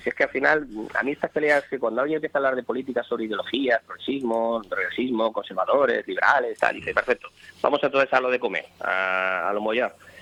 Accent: Canary Islands, Spain; para mi tierra, para Canarias.

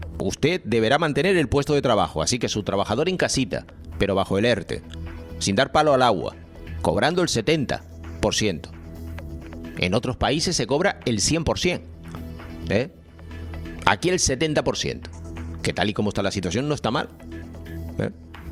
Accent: Canary Islands, Spain; siendo canario, siendo canario, yo me alegro de estos datos.

